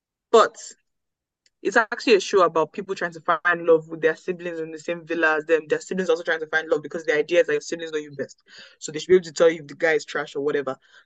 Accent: Nigeria; I say we. They, me, I'm Nigerian.

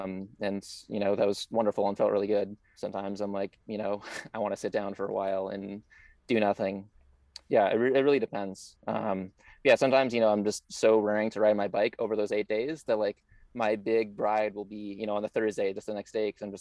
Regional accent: Seattle, Washington, United States; So yeah, I grew up in Seattle. I played like soccer for a while.

